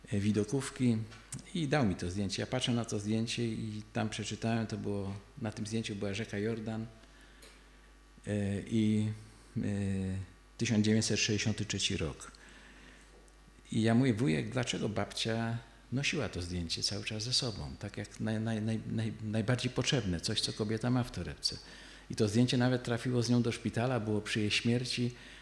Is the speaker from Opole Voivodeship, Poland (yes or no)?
yes; Opole Voivodeship, Poland; now in Warsaw, Poland; jak już mieszkałem w Warszawie, pochodzę z południa Polski, z Opolszczyzny